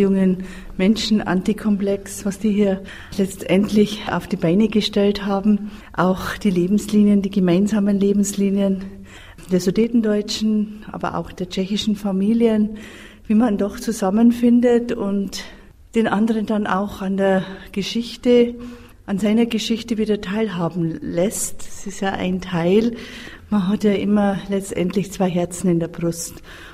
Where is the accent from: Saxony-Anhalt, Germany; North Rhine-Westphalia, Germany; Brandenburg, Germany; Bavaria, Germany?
Bavaria, Germany; Sie sind dann bei mir in der Heimat. Ich komme aus dem Landkreis Regensburg